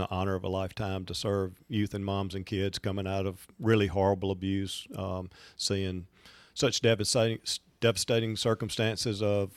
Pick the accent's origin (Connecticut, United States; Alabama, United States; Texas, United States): Alabama, United States; Roanoke; also born or lived in Florence; now in Birmingham, United States; So, but I grew up in Roanoke, little East Alabama town.